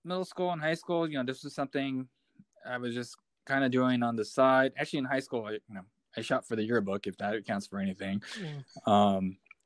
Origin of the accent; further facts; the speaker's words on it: San Francisco, California, United States; Born and raised in San Francisco. My actual native.